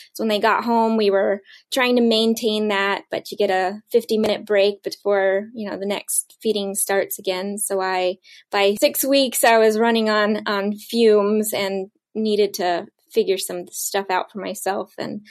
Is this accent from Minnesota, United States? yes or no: no; Washington, District of Columbia, United States; I'm from the Washington, D.C. area and I have twins.